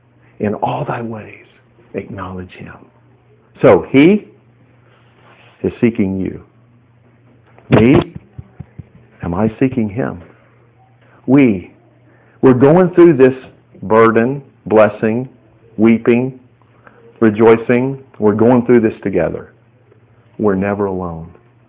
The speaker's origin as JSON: {"language": "English", "region": "Texas", "country": "United States", "tie": "born or raised there", "said": "I grew up in Texas, played football when I was in high school at my Christian school"}